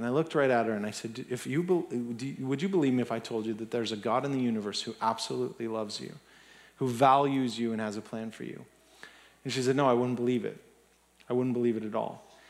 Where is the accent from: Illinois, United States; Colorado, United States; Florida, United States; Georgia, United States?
Colorado, United States; Littleton; I was growing up in Littleton. That is my hometown.